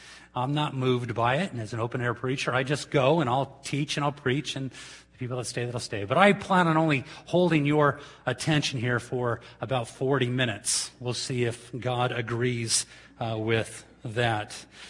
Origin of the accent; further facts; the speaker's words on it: California, United States; We're from California, the home of fruits and nuts.